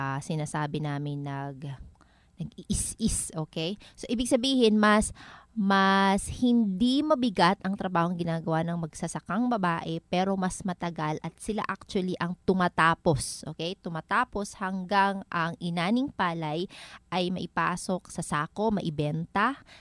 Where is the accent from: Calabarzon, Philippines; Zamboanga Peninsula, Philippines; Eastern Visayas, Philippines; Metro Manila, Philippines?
Eastern Visayas, Philippines; growing up in Northern Samar, we only had one radio station, DYSM